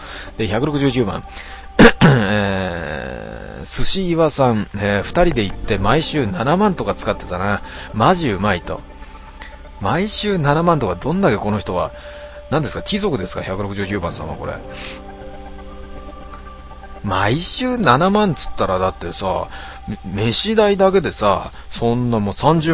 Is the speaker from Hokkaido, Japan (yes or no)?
yes; Hokkaido, Japan; で、175番、私北海道人だけど、それはないと